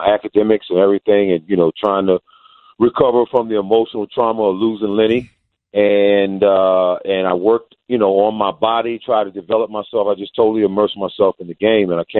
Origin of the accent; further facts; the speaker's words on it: Virginia, United States; South Carolina, from I was from Virginia. One guy was from Ohio. So, you know, a lot of us were from down South.